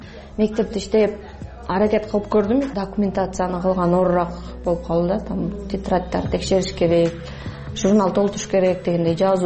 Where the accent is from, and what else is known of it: Issyk-Kul Region, Kyrgyzstan; born or raised there